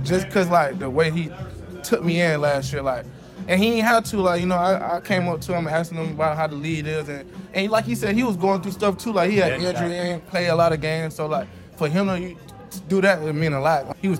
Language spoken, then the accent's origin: English; Georgia, United States; You know, I'm from Georgia, going out of high school.